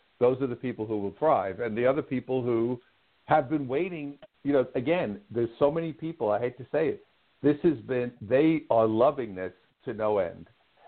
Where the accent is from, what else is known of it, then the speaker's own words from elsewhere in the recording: Brooklyn, New York, United States; So I grew up in Brooklyn, as you said.